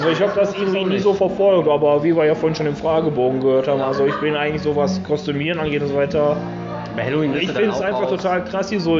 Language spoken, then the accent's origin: German; Essen, North Rhine-Westphalia, Germany; Ja, ich bin hier geboren, aufgewachsen und ich fürchte, ich werde hier auch irgendwann verrecken.